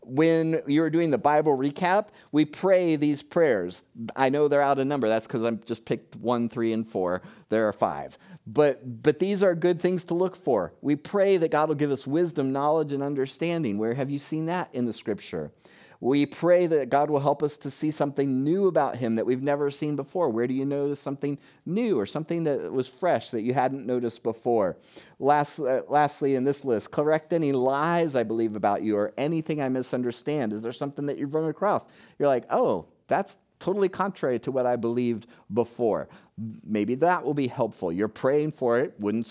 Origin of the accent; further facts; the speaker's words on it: Florida, United States; Many of you know that I'm from South Florida